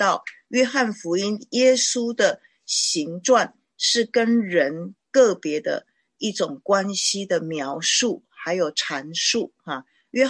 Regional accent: China; 我想我们中国人也是可以参美的哈

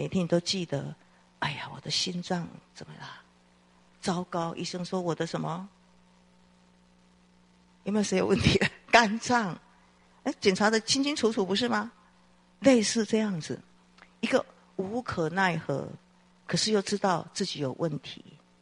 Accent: China; 我真的体会到我们中国人讲的人生70才开始，另外一个起步，另外一个阶段

